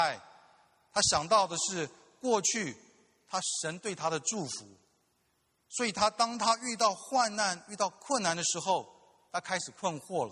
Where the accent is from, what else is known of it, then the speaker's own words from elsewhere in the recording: Taiwan; 因为我跟若晴，我们是在台湾的都市长大，我们没有坐过马车，连马好像都没有看过啊。